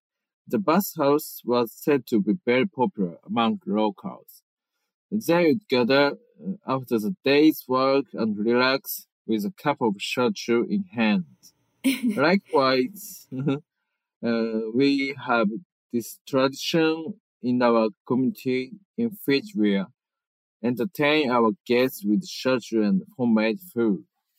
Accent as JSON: {"language": "English", "town": "Ichikikushikino", "region": "Kagoshima", "country": "Japan", "said": "Yeah, I'm from Ichikusuki no city, Kagoshima, in Japan."}